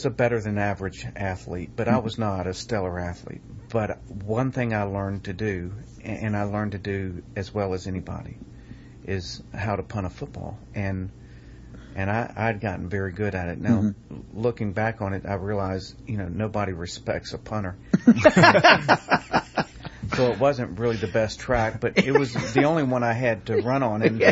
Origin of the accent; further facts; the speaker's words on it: Macon, Georgia, United States; also born or lived in Covington / Trenton, Georgia / Tullahoma, Tennessee / Chattanooga, Tennessee; I was born in Covington. We moved to Trenton, Georgia, then to Tullahoma, Tennessee.